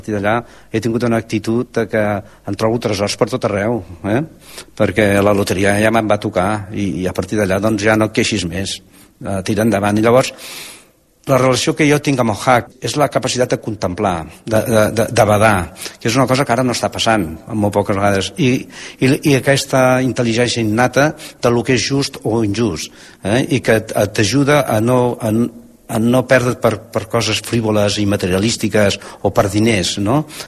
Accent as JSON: {"language": "Catalan", "region": "Catalonia", "country": "Spain", "lives_now": "New York, United States", "said": "jo parlo de Catalunya a Nova York. Jo soc més català que ningú"}